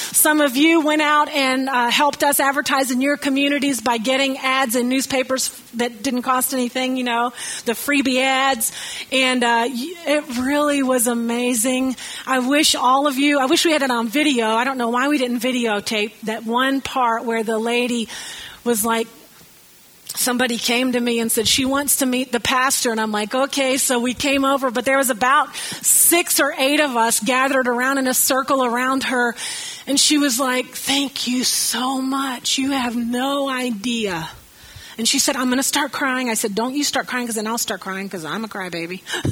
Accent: the South, United States; I'm from the South, you know. I'm a flip-flop kind of girl.

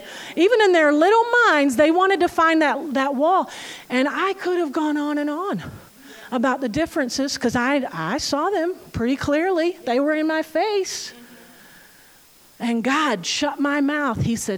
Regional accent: South Carolina, United States; Now, I'm from the South. I grew up in South Carolina, and I didn't even know a Catholic when I was growing up.

